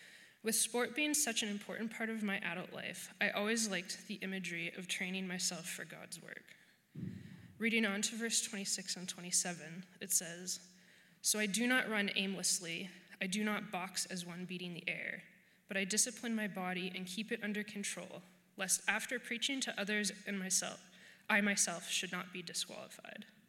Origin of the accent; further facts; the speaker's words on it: Winnipeg, Manitoba, Canada; born there; I was born in Winnipeg into a loving Christian family